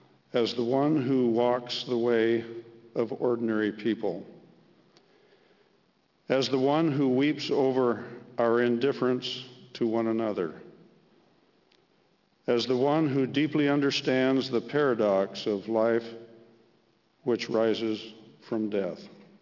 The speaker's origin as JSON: {"language": "English", "town": "Lebanon", "country": "United States", "tie": "born or raised there", "said": "I would ask that you extend courtesy to friends from my hometown of Lebanon."}